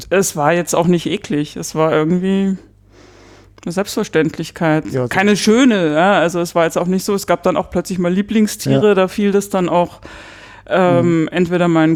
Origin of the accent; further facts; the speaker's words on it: Munich, Bavaria, Germany; ich bin in München geboren und meine Eltern kommen aus dem Umland. Meine Mutter kommt aus Rottach-Egern, das liegt am Tegernsee. Mein Vater kommt aus der Nähe von Wasserburg und insofern bin ich zwar in München aufgewachsen